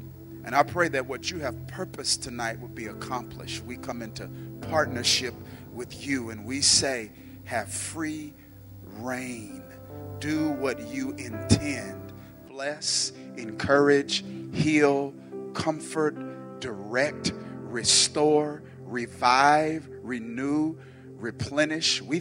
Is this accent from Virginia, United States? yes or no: no; Mississippi, United States; now in New Jersey, United States; born and raised in Mississippi, not too far from here. Went to college in Jackson.